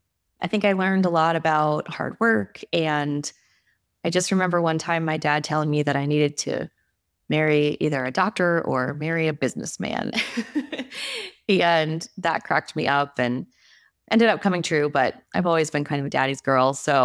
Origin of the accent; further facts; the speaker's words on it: Indiana, United States; Yeah, I was raised in the Midwest. So I live in Indiana, and I've lived here the majority of my life.